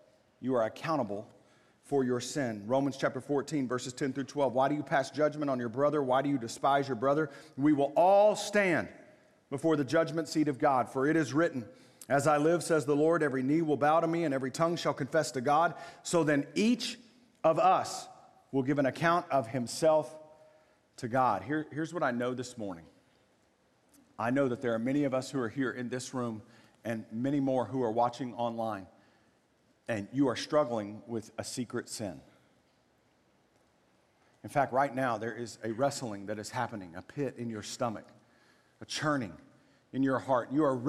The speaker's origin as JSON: {"language": "English", "town": "Waco", "region": "Texas", "country": "United States", "tie": "born or raised there", "said": "I can remember growing up in Waco, spending the night at a friend's house"}